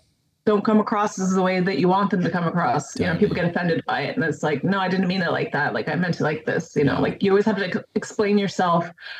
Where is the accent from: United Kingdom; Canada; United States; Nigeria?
Canada; But as soon as I talk, I'm automatically American, but I'm not. I'm Canadian.